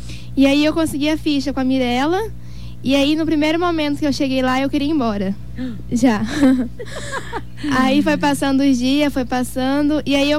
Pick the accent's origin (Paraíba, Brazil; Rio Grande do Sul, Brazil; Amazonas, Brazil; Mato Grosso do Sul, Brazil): Mato Grosso do Sul, Brazil; Fátima do Sul; Sou de Fátima do Sul.